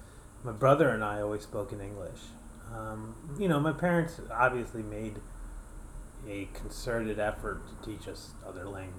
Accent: Manhattan, New York, United States; I did grow up in Manhattan, and, you know, I don't know what to tell you about it.

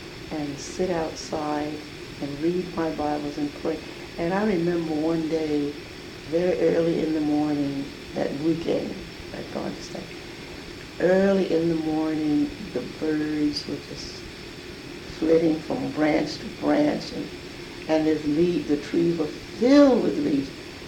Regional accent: Holly Hill, South Carolina, United States; born there; also born or lived in Harlem, New York; now in Crown Heights, United States; I was born in South Carolina, in a little place called Holly Hill, South Carolina.

